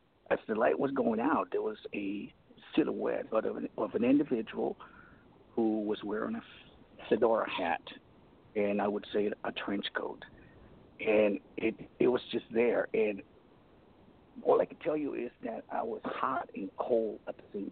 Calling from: Los Angeles, California, United States; calling from 310 Los Angeles.

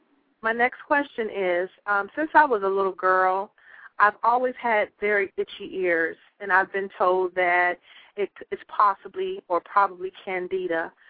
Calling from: Youngstown, Ohio, United States; I'm calling from Youngstown, Ohio.

